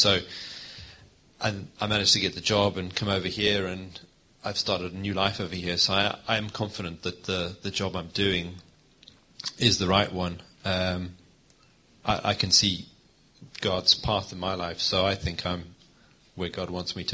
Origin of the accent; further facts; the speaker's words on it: Zimbabwe; also born or lived in Ireland; now in Leeds, United Kingdom; I came from Zimbabwe and I ended up in Ireland